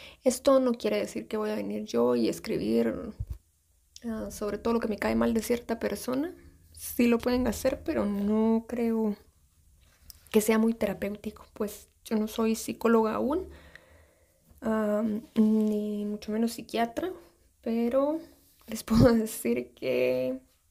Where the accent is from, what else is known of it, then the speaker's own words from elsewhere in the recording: Guatemala; Yo soy de Guatemala y pues este país es muy turístico.